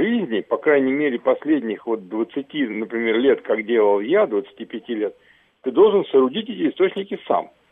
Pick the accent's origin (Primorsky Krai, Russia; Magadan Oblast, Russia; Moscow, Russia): Moscow, Russia; Например, вот я беру по себе, как москвич, это квартиры. У меня сейчас, например, я уже пенсионер